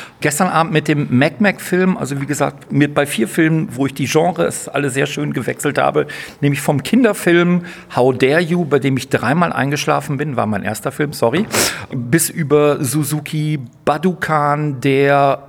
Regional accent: Kassel, Hesse, Germany; Ich komme aus Kassel vom Randfilm oder besser dem Randfilmfest.

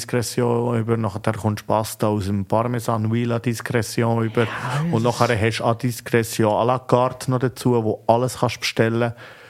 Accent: Buttisholz, Lucerne, Switzerland; Und wir haben immer ins Dorf, wo ich aufgewachsen bin, in Budisalz bestellt.

